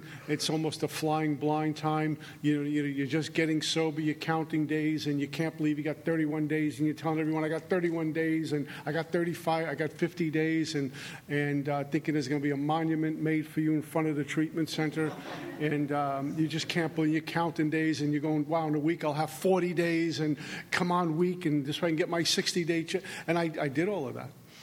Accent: New York, United States; because I'm from New York. You don't trust anything but the money in your pocket

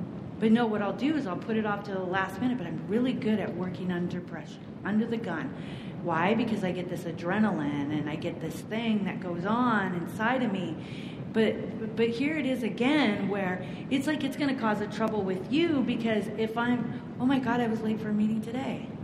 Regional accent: Pacific Northwest, United States; See, I'm from the Pacific Northwest and I'm part Native American and I spend a lot of time with the Native Americans.

